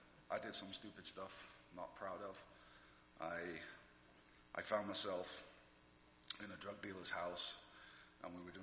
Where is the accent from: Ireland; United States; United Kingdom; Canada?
United Kingdom; England; I'm English, before somebody says something.